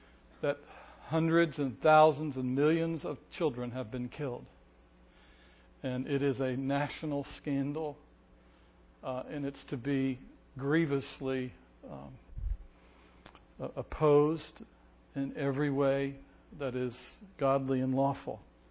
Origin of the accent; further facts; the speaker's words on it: Ohio, United States; I grew up in Ohio, in which all politics are local and everybody voted their pocketbook all the time.